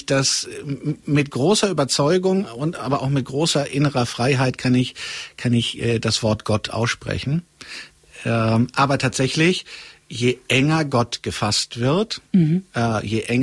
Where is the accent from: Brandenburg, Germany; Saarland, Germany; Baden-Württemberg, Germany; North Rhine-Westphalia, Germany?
North Rhine-Westphalia, Germany; Gelsenkirchen; also born or lived in Möhnesee; Halb aus Gelsenkirchen. Und halb vom Möhnesee an.